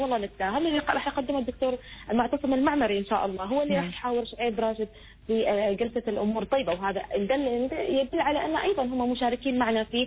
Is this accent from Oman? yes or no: yes; Oman; وبعدنا ما صار عندنا أسلوبنا الخاص كعمانيين في هذا المجال.